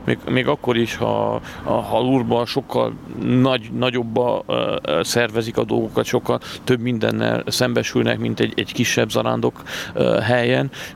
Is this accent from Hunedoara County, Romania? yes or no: yes; Gyalár, Hunedoara County, Romania; Vajdahunyad mellől egy kis faluba, Gyallár. Odavalós, ez egy bányász település, és 1980-ban születtem.